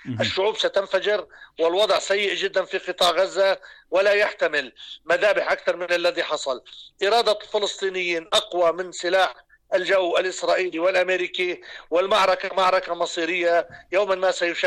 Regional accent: Lebanon; والخطر الجامح الذي يتشكل علينا كلبنانيين

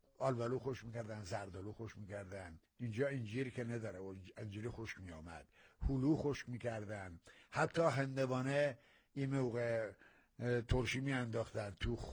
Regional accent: Hamadan, Iran; accent: Hamadan; گویش من هم بدانیه خیلی حالا فانتزی امروزی به قول معروف زبان محاوره زیاد نمیدنم در همدان، اما یک گویش منه،

